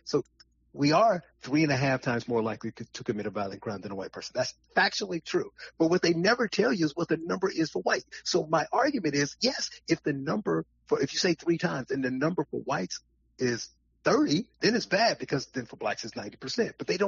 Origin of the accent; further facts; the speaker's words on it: Gary, Indiana, United States; I grew up in Gary and I was poor.